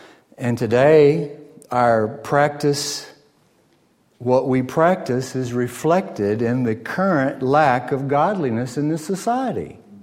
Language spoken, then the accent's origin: English; United States; I'm an American. I'm still learning. There's a big difference between American culture and British culture.